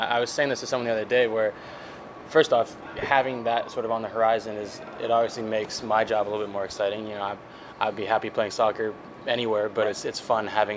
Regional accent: Portland, Oregon, United States; I'm from Portland, like I said, so the fan base for the MLS team there, obviously with the Timbers, is incredible

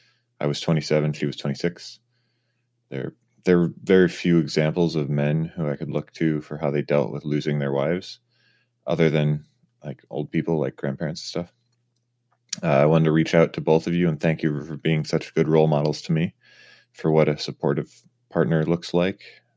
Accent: Minnesota, United States; I'm from Minnesota.

